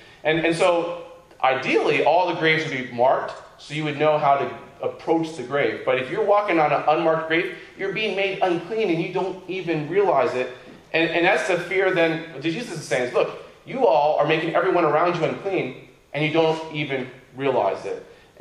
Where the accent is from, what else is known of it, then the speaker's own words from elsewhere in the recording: Danville, United States; I remember in my hometown in Danville, there's a park.